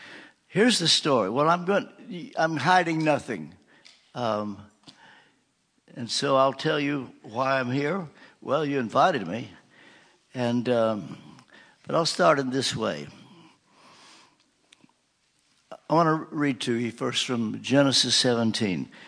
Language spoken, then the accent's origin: English; Kentucky, United States; I grew up in Kentucky when there were only 48 states.